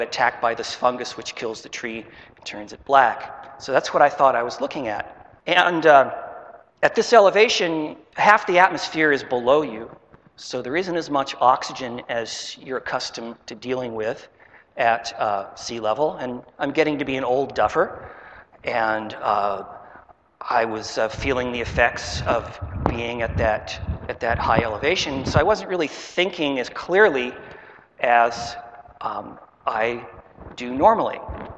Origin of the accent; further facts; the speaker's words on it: Los Angeles, California, United States; And for a little 12-year-old kid growing up in Los Angeles, I had never seen trees this big.